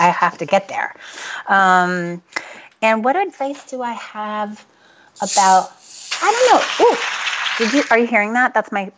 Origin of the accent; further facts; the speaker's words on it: New York, United States; I was born in the city and then raised in the suburbs right outside of New York City. And then you moved back to the city.